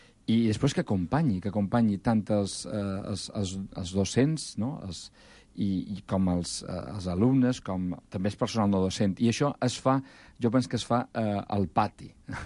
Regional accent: Balearic Islands, Spain; vinc de Mallorca, Mallorca he estat durant de 9 anys capellà diocesà de Mallorca

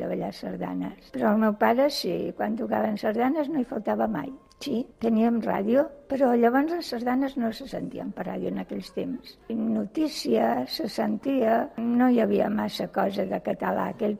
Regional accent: L'Escala, Catalonia, Spain; now in Barcelona, Spain; sóc filla de l'Escala. Ara vic aquí a Barcelona ja fa molts anys. Vaig venir aquí que tenia 12 anys. I la meva edat són 74 anys, fa poc que els he complert.

